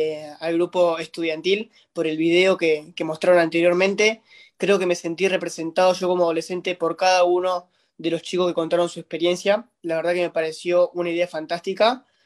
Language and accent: Spanish; Carlos Casares, Buenos Aires Province, Argentina; provincia de Buenos Aires, en un pequeño pueblito hacia el sur, el cual se llama Carlos Casares. Acá en mi pueblo somos alrededor de 25.000 habitantes, por eso es muy chiquitito, y estamos a 300 kilómetros de la capital.